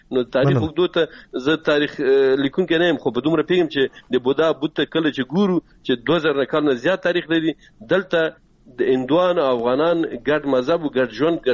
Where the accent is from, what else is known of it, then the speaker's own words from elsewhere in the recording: Afghanistan; زه د یو افغان د یو پښتون په توګه